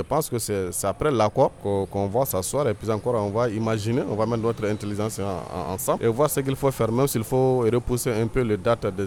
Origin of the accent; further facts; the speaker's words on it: Mali; nous sommes des Maliens